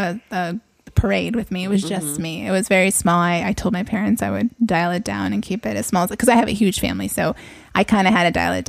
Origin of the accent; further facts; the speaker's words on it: San Jose, California, United States; moved away as an adult; now in San Diego, United States; Oh, from the Bay Area. I'm actually from San Jose. And I moved out to San Diego.